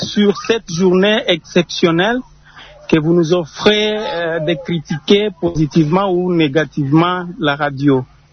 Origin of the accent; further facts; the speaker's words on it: Fungurume, Lualaba, DR Congo; même au moment que je vous parle ici chez nous à Fungurume